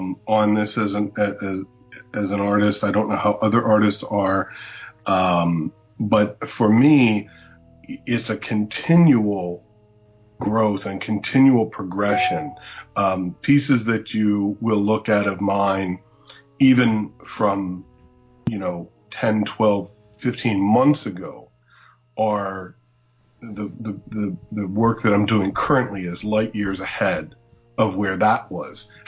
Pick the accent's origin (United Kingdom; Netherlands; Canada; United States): United States; Erie, Pennsylvania; moved away as an adult; I started my senior year in high school, 1987, selling my artwork professionally back in my hometown of Erie, Pennsylvania.